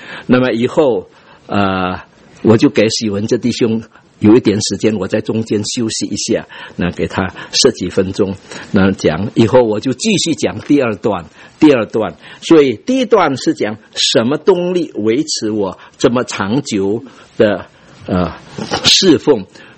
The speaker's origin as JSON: {"language": "Chinese", "country": "Indonesia", "tie": "born or raised there", "said": "我不是从台湾来的，我是在印尼出生的，不过那个时候有华校。由华校就念完高中"}